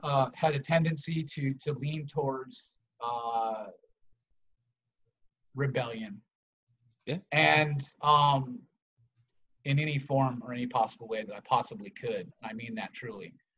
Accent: Santa Monica, California, United States; I mean, I grew up in the Santa Monica area in the 80s.

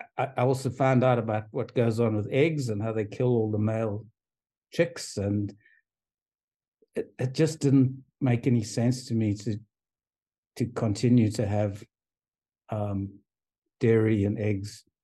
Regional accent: South Africa; because I grew up in South Africa, and at that time there was institutionalized racism

